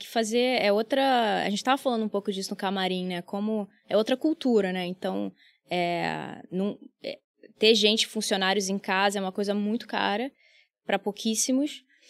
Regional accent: Rio de Janeiro, Brazil; me preocupa como carioca, assim, o que está acontecendo com a cidade

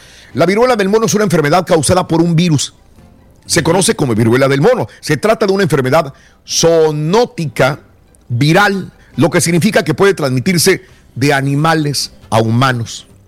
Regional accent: Mexico; now in United States; venimos de México.

